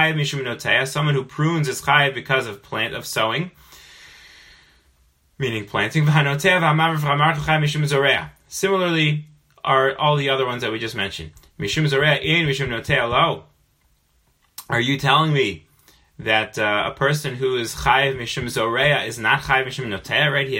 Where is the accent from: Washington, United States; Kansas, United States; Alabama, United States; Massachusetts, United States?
Kansas, United States; I am from Kansas, but I did not have a farm, believe it or not.